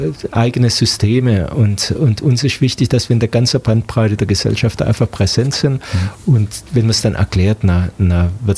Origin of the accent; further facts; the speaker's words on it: Esslingen, Baden-Württemberg, Germany; Ich war jetzt in meiner Heimatgemeinde, wo ich aufwachsen, Esslingen-Sulzkries